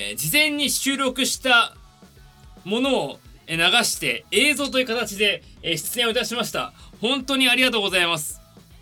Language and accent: Japanese; Tokyo, Japan; 東京都出身、東京生まれ、東京育ち。そうなんです、いわゆる都会っ子ってやつですね。1990年3月14日まで、つまり31歳でございます。